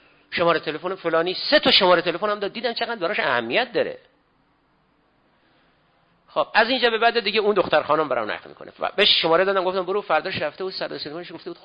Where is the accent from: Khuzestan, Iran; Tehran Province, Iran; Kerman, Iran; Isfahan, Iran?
Kerman, Iran; Rabor; گفتم اهل رابور اهل کرمان، روستاشون هم اتفاقا چسبیده به روستای همون روستای ما